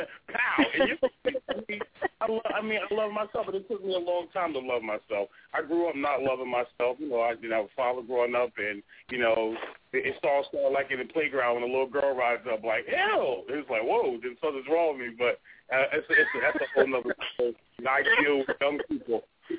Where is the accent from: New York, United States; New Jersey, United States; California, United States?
New Jersey, United States; Newark; I mean, from where I come from, you know, I grew up in Newark, and, you know, I was mostly in the project areas.